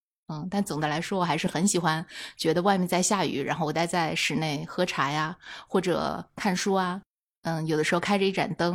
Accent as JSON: {"language": "Chinese", "region": "Shanghai", "country": "China", "moved": "as an adult", "lives_now": "Beijing, China", "said": "因为我是上海人嘛"}